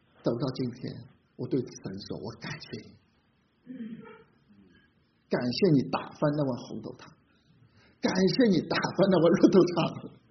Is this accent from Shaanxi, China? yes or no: no; Ningbo, Zhejiang, China; 用我们宁波人的话来说啊